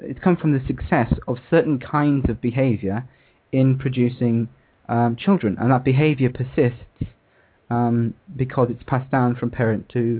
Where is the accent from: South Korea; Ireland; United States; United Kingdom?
United Kingdom; I'm actually British, I'm sure you can tell